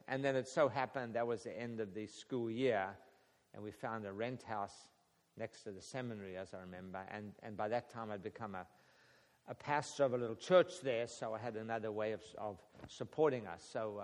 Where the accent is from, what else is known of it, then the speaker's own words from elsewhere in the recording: South Africa; And I'm from South Africa, so I put my South African stick in there.